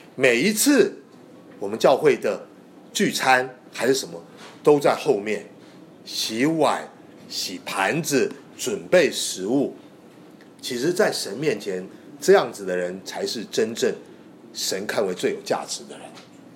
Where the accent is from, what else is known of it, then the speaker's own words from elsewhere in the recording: China; 特别是我们中国人姐妹们穿旗袍都是量身定做的